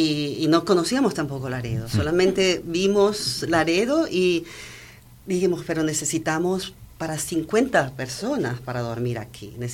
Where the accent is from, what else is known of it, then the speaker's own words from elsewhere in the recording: Ecuador; now in Germany; yo soy de Ecuador. Y vivo hace 38 años en Alemania. Uh-huh. Casada y tengo dos hijos.